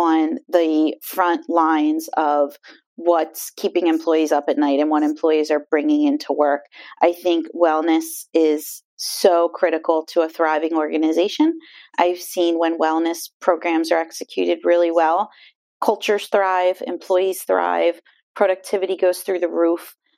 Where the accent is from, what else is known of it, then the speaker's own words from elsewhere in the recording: Pennsylvania, United States; So I'm originally from Lancaster County, PA